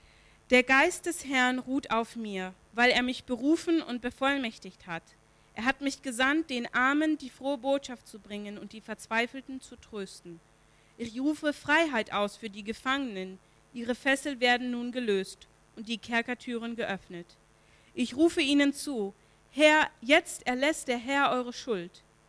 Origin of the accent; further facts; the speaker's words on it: Mexico; German is a second language; Und wie ihr wisst, ich bin aus Mexiko, wir leben in Mexiko.